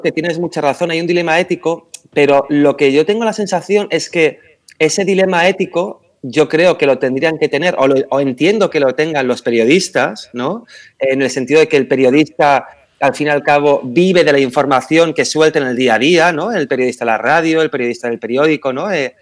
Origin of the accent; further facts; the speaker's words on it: Madrid, Community of Madrid, Spain; en este caso de Madrid, vamos a decirlo, porque yo soy de Madrid, ¿no?